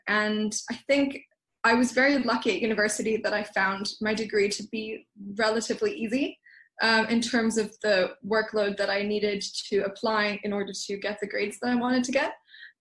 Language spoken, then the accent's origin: English; Germany; accent: American; also born or lived in Scotland; I'm originally from Germany. The American accent is a bit deceiving. Went to international school, hence haven't been able to shake it off since